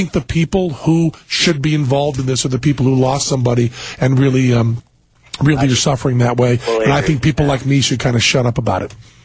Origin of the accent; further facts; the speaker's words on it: United States; also born or lived in New York; even though I'm an American, even though I was moved by it